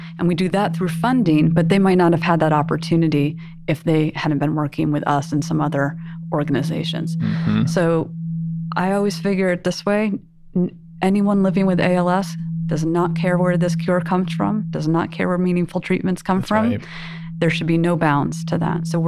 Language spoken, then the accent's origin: English; Cedar Rapids, Iowa, United States; moved away as an adult; now in Washington, United States; I actually grew up in Iowa. So I'm from Cedar Rapids, Iowa.